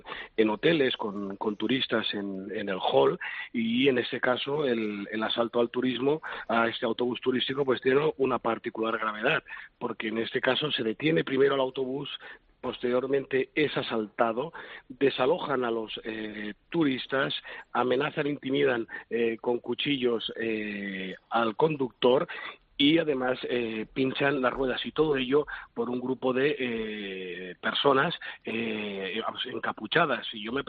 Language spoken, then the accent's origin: Spanish; Barcelona, Catalonia, Spain; Yo soy de Barcelona y vivimos muy bien gracias al turismo.